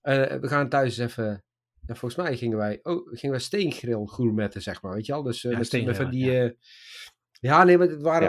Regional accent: Turkey; Nou ja, wij als Turks gezin

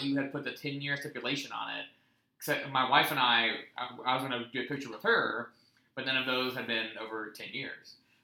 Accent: West Virginia, United States; If it helps, I'm from West Virginia.

